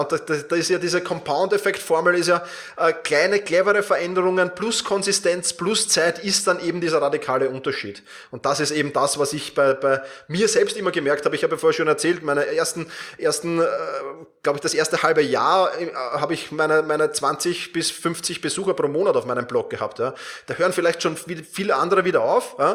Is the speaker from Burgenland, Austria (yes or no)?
no; Vienna, Austria; Also wir kommen zwar beide aus Wien, aber wir kannten uns vorher nicht.